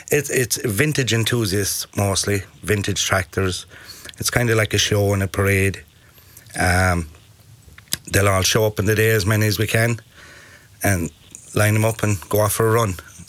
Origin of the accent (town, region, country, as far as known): Ardfert, Munster, Ireland